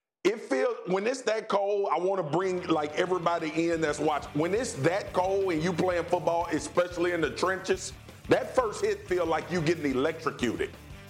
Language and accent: English; Baton Rouge, Louisiana, United States; And I'm from Louisiana. I'm from Baton Rouge, Louisiana.